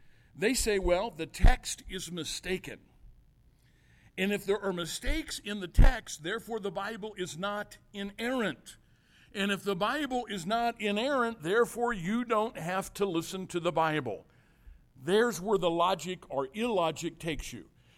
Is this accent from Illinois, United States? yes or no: yes; Zion, Illinois, United States; I said, we're from Chicago too. Now, where are you from in Chicago? They said, Batavia. And I said, we're from Zion.